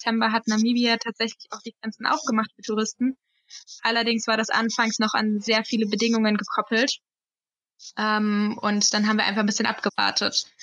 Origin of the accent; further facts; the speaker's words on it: Hesse, Germany; Aber wir kommen ja aus Hessen und die Hessen trinken halt nun mal Apfelwein